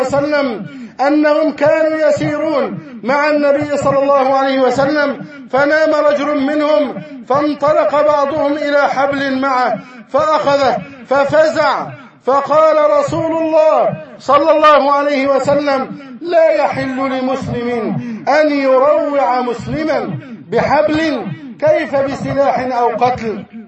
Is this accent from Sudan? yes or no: no; Egypt; اللهم احفظ علينا بلدنا مصر